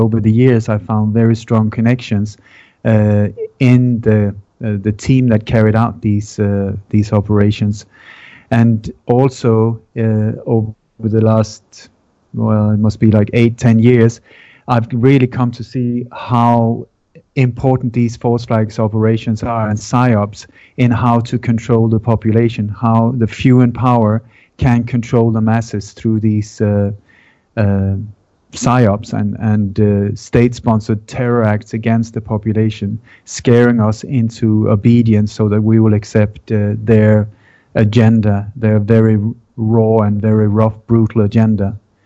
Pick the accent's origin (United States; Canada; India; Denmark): Denmark; I was born in Denmark many, many years ago in a family that was very involved in the Danish resistance movement, in the underground movement during the Second War against the Nazi invasion.